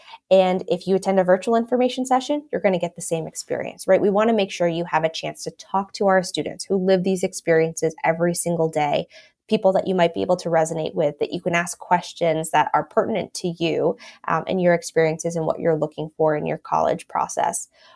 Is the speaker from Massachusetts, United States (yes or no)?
yes; Boston, Massachusetts, United States; As a Bostonian myself, I often lose sight and take for granted just how much there is going on here, right?